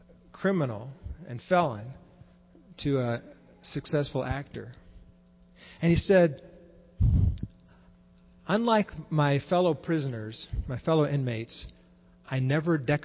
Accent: Dallas, Texas, United States; When I was growing up in Dallas

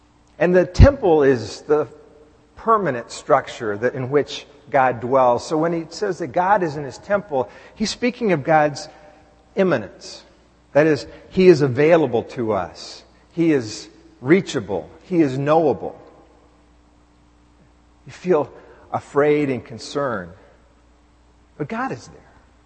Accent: United States; And I am, as an American, as a person living in a democracy, I would encourage you, we need to speak our minds.

